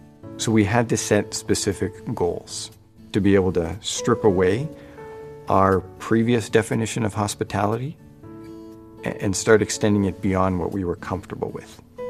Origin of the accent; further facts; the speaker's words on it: Canada; Growing up in Canada, I had a view of what hospitality was.